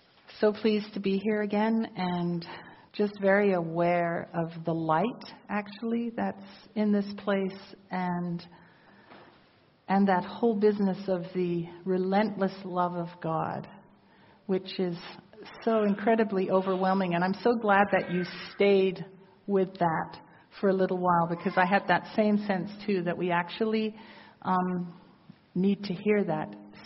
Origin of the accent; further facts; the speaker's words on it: England, United Kingdom; And that's part of who we are as English people.